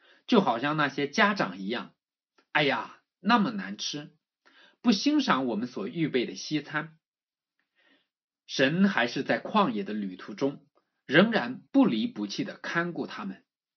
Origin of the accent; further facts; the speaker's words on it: China; 认为我们中国人传统习俗都不用公筷的